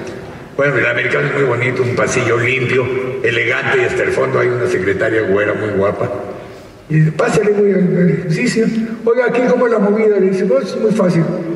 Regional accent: Mexico

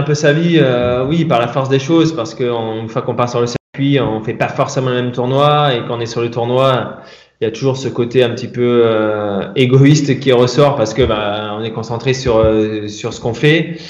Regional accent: Strasbourg, Grand Est, France; moi, je suis strasbourgeois. Donc, bien évidemment, avant d'aller en sport études à Reims, je faisais allemand première langue.

